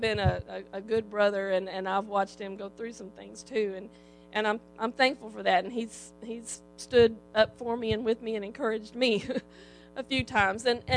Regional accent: Little Rock, Arkansas, United States; usually I can tell them I'm from Little Rock.

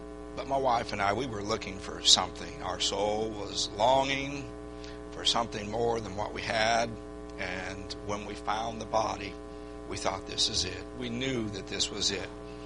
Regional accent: California, United States; moved away as an adult; I was from California. I had only been in Texas for 7-8 months. I'd never driven on ice before in my life, let alone snow.

